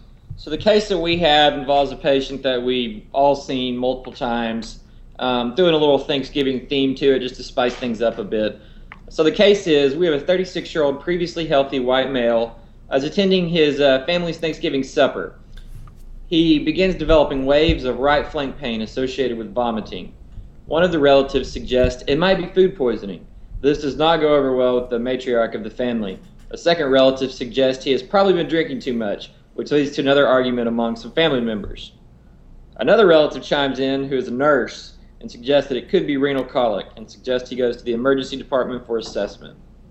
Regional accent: Arkansas, United States; I'm originally from Arkansas and pretty much enjoy all things outdoors.

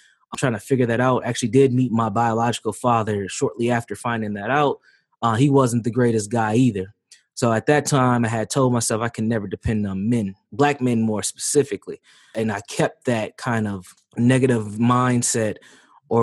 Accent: St. Paul, Minnesota, United States; Born and raised in St. Paul, Minnesota. Yes, we do have black folks out here.

